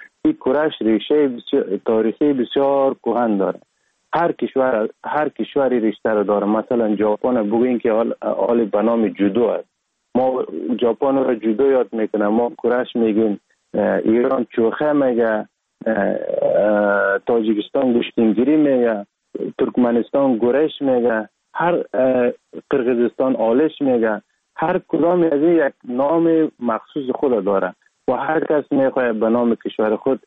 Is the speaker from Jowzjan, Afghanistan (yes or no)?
yes; Sheberghan, Jowzjan, Afghanistan; born or raised there; also born or lived in Sar-e Pol